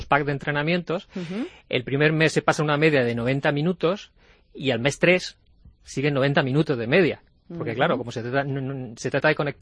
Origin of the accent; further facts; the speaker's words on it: Murcia, Region of Murcia, Spain; que soy de aquí de Murcia